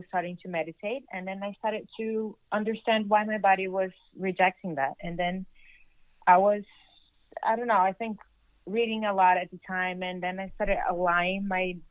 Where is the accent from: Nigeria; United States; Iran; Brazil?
Brazil; I'm from Brazil.